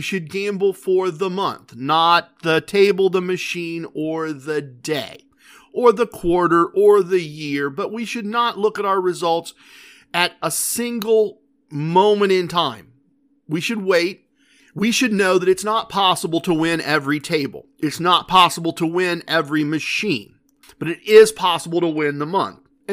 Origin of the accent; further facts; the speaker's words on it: Ohio, United States; I'm sorry, we're from Ohio. We don't get here very often.